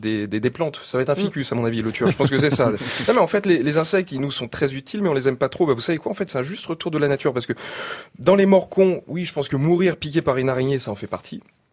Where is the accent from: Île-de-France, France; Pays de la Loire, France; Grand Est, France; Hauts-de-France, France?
Île-de-France, France; Moi, j'ai grandi en Seine-et-Marne. Et pas de building de 80 étages, il n'y a même pas de cité. La plus grande tour de mon village, c'était le château d'eau.